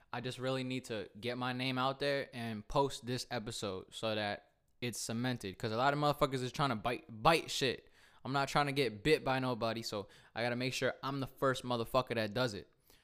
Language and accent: English; Old Bridge, New Jersey, United States; I'm just saying, I'm from Old Bridge, New Jersey. That's when my shit's Bridge Boy.